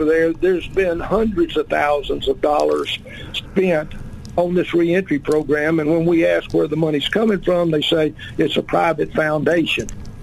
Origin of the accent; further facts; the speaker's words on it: Arkansas, United States; Well, obviously, I was born and raised here in Arkansas.